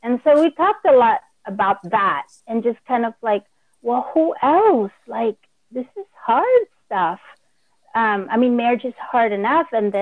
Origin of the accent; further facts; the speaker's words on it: Philippines; now in Oakland, United States; I am a Filipina, and I live here in Oakland.